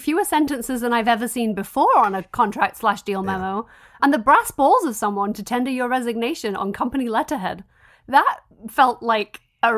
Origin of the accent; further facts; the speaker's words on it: England, United Kingdom; But I'm from England.